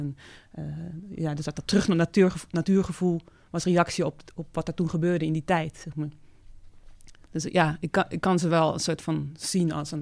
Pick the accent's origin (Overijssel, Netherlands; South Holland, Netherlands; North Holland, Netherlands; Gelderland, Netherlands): South Holland, Netherlands; Leiden; Ik ben in Leiden geboren en ook daar opgegroeid.